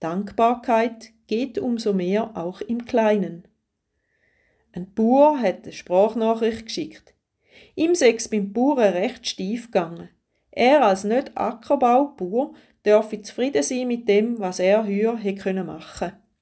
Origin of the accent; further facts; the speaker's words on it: Switzerland; Bei uns in der Schweiz, aber auch rund um den Globus.